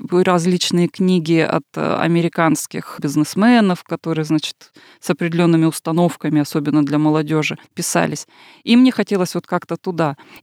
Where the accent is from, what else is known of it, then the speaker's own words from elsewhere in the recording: Irkutsk, Irkutsk Oblast, Russia; now in Moscow, Russia; Я родилась и выросла в Иркутске, и последние вот буквально 10 лет я живу в Москве.